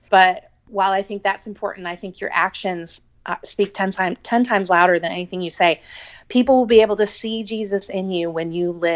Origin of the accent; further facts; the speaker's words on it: Michigan, United States; that's where all our family is from. So we're all from Michigan.